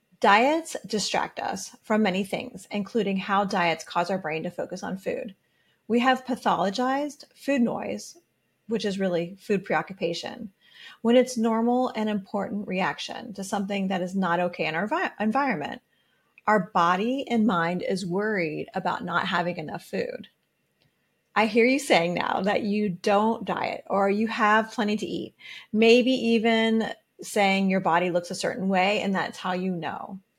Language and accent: English; Ohio, United States; Your loudspeakers are like the tornado warnings I grew up around in Ohio.